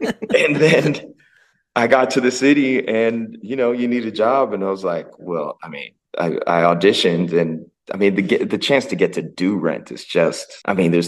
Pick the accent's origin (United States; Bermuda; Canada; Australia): Bermuda; born there; Well, I was born in Bermuda, and in Bermuda, it's a British colony.